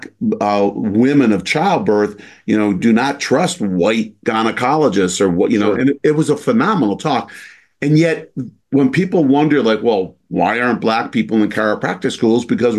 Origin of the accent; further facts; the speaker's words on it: Detroit, Michigan, United States; He went to the same high school my dad went to in Detroit.